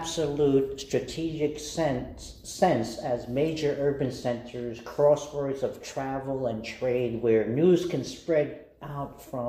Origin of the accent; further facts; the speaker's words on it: Livingston, New Jersey, United States; Back in May, in my hometown of Livingston, New Jersey.